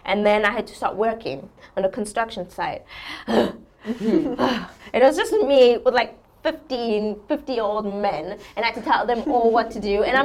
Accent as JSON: {"language": "English", "country": "South Africa", "tie": "born or raised there", "moved": "as an adult", "said": "So I'm born and raised in South Africa until I was 20, and then I left home."}